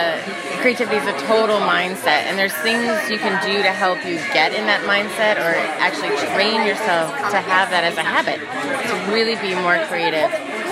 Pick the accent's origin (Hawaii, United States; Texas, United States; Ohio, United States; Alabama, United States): Hawaii, United States; since I'm from Hawaii, talking about lava, since we've had a lot of lava